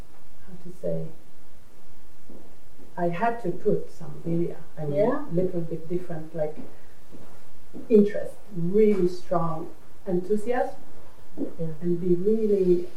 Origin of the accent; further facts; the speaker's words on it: Myanmar; English is a second language; Well, not continuously, obviously, since I came from Burma